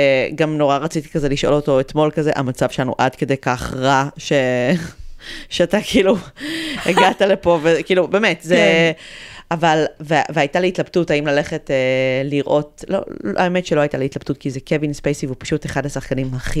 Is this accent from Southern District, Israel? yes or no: no; Kfar Vradim, Northern District, Israel; וקודם כל, אני שרופה אגב על נהריה, אני גדלתי בכפר ורדים בצפון.